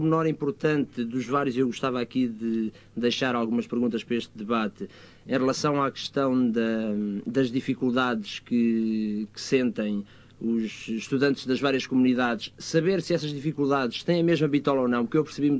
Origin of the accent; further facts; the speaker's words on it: Lobito, Benguela, Angola; moved away; sofri muito por estar fora da minha terra, que é o Lobito